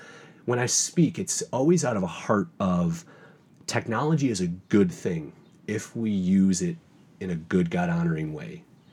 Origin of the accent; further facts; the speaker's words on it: Michigan, United States; Been born and raised in Michigan and got a family here.